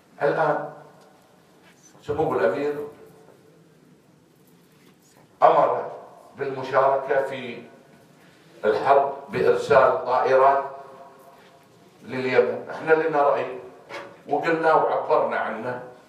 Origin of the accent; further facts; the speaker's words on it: Kuwait; حتى لا نأتي إلى سكتنا ككويتيين